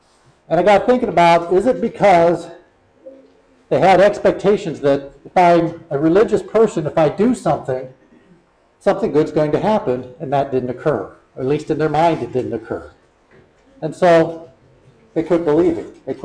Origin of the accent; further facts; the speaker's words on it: Akron, Ohio, United States; I grew up in the Akron, Ohio area. In the Akron, Ohio area, back when I was a kid, there was a lot of religion.